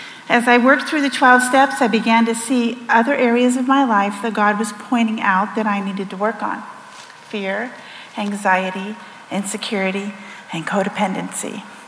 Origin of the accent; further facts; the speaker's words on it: Modesto, California, United States; born there; I was born right here in Modesto.